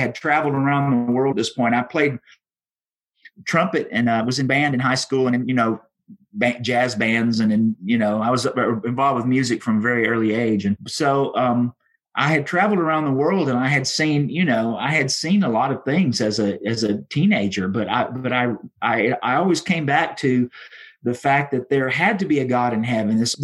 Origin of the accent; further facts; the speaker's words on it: Bible Belt, United States; I grew up in the Bible Belt, but I was unaware of what it really meant to have a personal relationship with the Lord.